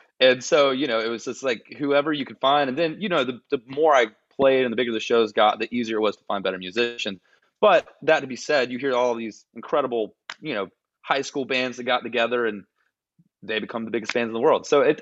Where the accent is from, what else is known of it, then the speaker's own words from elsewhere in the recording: Georgia, United States; I get excited when I meet people from Georgia because I'm from Georgia and I'm a big Georgia fan.